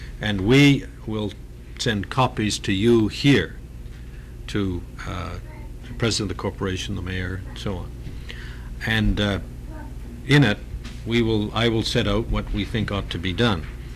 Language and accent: English; Canada; I'm from Canada. I spent 3 years in the Canadian Arctic.